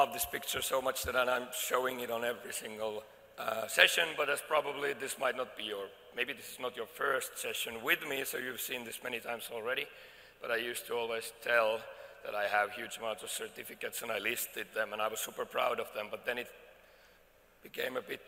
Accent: Finland; English is a second language; I'm from Finland.

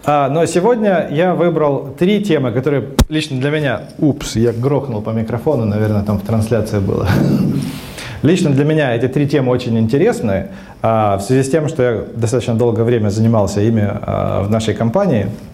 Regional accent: Finland; Почему слайды на английском языке? Потому что я из Финляндии

